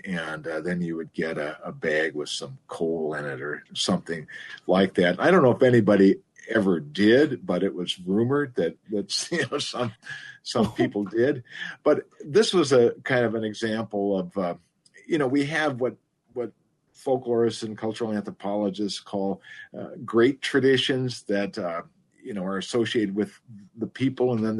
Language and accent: English; Rice Lake, Wisconsin, United States; I'm Irish American in my background, but I grew up in Rice Lake, and I went to a Catholic school, and that's in the Diocese of Superior.